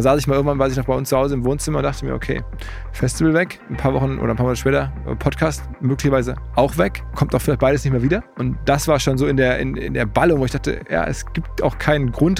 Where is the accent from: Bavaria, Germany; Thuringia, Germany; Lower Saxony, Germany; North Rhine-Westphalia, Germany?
North Rhine-Westphalia, Germany; Essen; born there; moved away as an adult; now in Hamburg, Germany; ich bin nach Hamburg wirklich gekommen zum Studium, muss man sagen. Ich bin eigentlich gebürtig aus dem Ruhrgebiet, aus Essen.